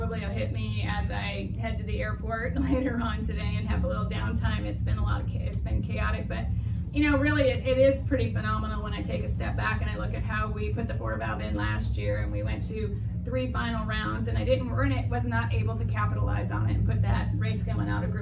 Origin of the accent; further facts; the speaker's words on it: West Coast, United States; I'm from the West Coast, but Gainesville is really my second home.